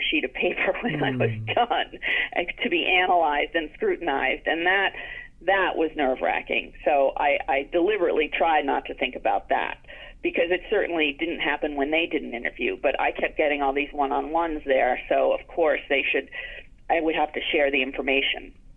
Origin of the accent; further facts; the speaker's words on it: New York, United States; moved away; It's nice to feel like I have a tiny connection back to New York. I still think of it as my hometown, even though I moved all over the world. It's the place I lived longest